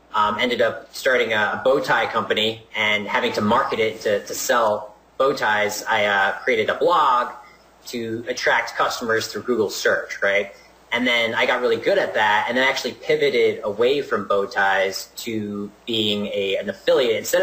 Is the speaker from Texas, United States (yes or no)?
no; New Jersey, United States; Born and raised in New Jersey.